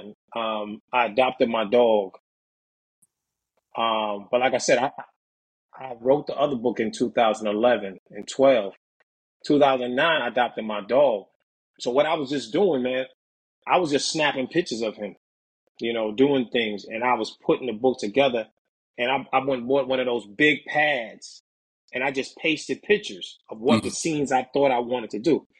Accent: New York City, New York, United States; man. I'm from the Bronx, the South Bronx, and grew up mostly in the North Bronx.

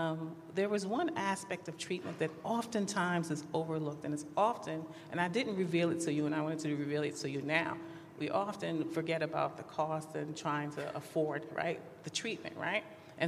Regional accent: New York City, New York, United States; I'm from New York City

